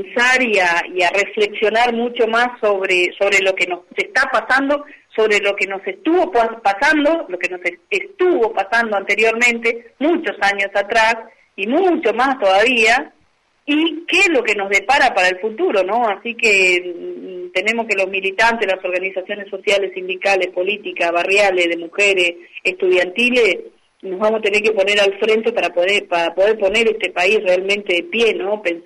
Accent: Argentina; nuestra Constitución dice que nosotros como argentinos, como ciudadanos, como vecinos

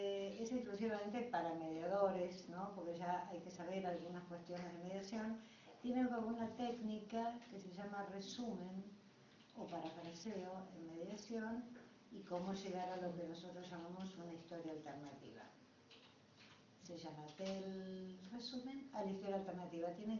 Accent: Buenos Aires, Argentina; Ayer yo soy de Buenos Aires, en los tribunales de Buenos Aires.

